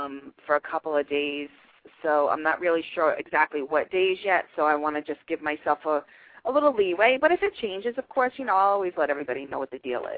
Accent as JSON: {"language": "English", "region": "New York", "country": "United States", "tie": "born or raised there", "moved": "yes", "said": "Yeah, I'm very excited about moving back to New York. I was born and raised in New York."}